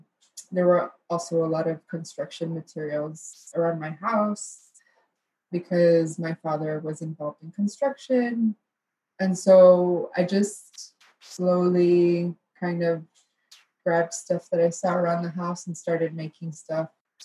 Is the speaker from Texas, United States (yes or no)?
yes; Laredo, Texas, United States; And then also growing up in Laredo, I think border cities in Texas like Laredo and the Rio Grande Valley, where I'm based now, can also feel very isolating.